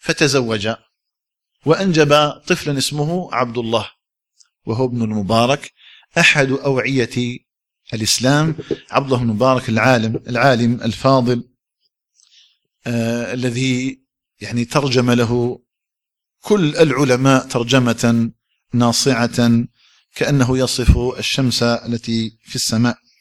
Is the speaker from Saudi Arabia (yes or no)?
no; Algeria; اللهم اجعل بلدنا الجزائر آمنا مطمئنا